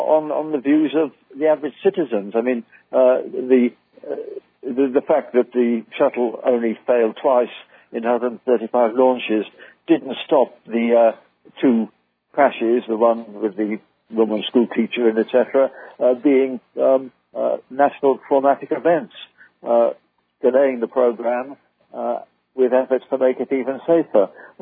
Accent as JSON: {"language": "English", "country": "United Kingdom", "said": "because I speak as a Brit, not an American"}